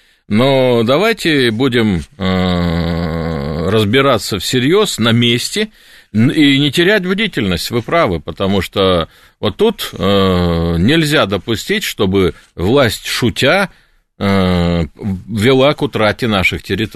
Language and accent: Russian; Siberia, Russia; А я сибиряк. И для меня Москва, Киев, Минск – это города моей родины.